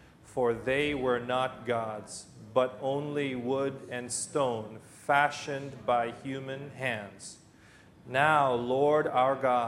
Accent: Philippines; I'm a Filipino, but I can't speak Tagalog, but I like to eat like a Filipino.

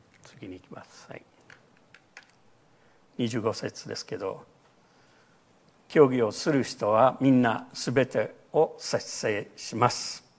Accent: United States; Japanese is a second language; 私アメリカ人でアメフットがよく見るんですけど

